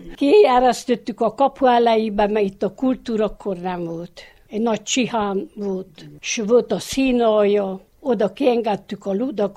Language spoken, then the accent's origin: Hungarian; Városfalva, Harghita, Romania; Városfalváról. 39-ben születtem